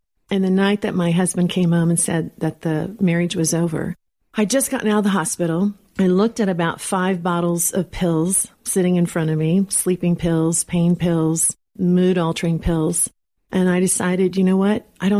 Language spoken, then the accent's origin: English; Texas, United States; And I'm from Texas. A Texan is very grounded.